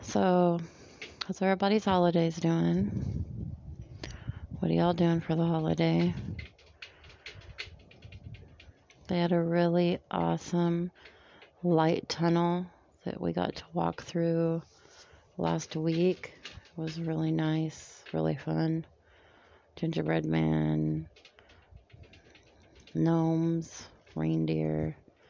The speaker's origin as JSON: {"language": "English", "region": "Montana", "country": "United States", "tie": "born or raised there", "said": "I'm used to having snow around this time. I'm actually from Montana. Up north and grew up in the snow. Completely different here in Texas"}